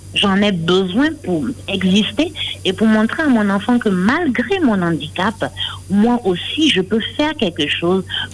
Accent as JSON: {"language": "French", "country": "Italy", "tie": "born or raised there", "said": "il faut dire que j'ai eu la chance de pouvoir faire mon enfance en Italie."}